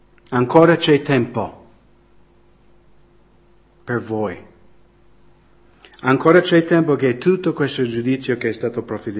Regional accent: United States; Italian is a second language; Ma negli Stati Uniti, dal 1973, da quando è stato legalizzato l'aborto negli Stati Uniti, nel mio paese sono stati sterminati 55 milioni di bambini.

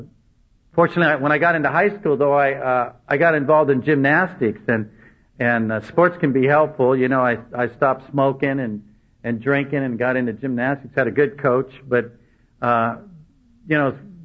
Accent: California, United States; I grew up here in San Gabriel Valley, and I went to high school with Raul Reed

